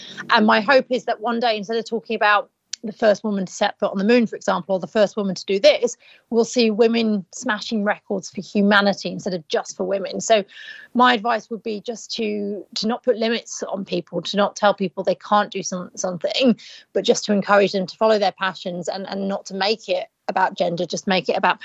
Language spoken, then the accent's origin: English; Hull, Yorkshire and the Humber, United Kingdom; I grew up in Hull.